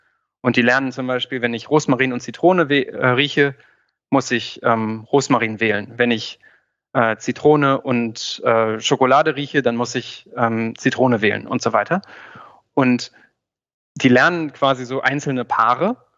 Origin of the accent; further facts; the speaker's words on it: Göttingen, Lower Saxony, Germany; in meiner Heimatstadt in Göttingen gab es zum Beispiel so ein Karstadt